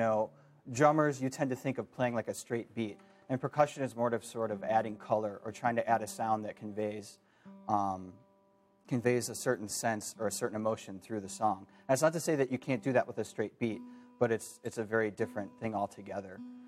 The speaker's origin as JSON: {"language": "English", "town": "Madison", "region": "Wisconsin", "country": "United States", "tie": "born or raised there", "also_born_or_lived": "Caribbean", "said": "I grew up in Madison, and, you know, I got my first drum set when I was in seventh grade."}